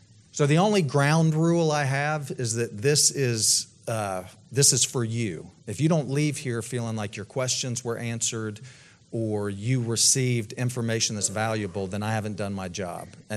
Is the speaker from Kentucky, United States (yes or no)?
no; Tennessee, United States; Because I was raised essentially in Tennessee. I went to the University of Tennessee. Moved here.